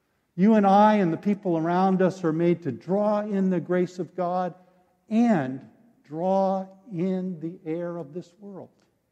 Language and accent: English; California, United States; One cause of my childhood asthma was growing up near Los Angeles in the 1960s.